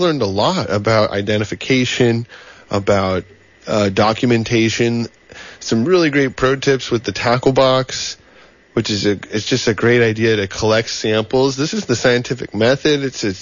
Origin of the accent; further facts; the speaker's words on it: California, United States; I grew up in El Dorado County, so like gold country